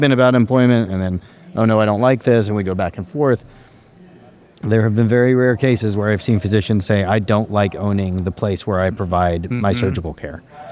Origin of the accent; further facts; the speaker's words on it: Wichita, Kansas, United States; I'm from Wichita, Kansas originally, yeah. Still where I live.